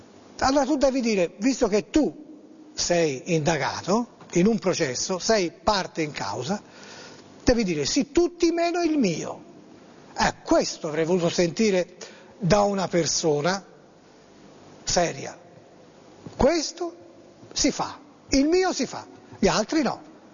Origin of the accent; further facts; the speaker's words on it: Florence, Tuscany, Italy; Io sono fiorentino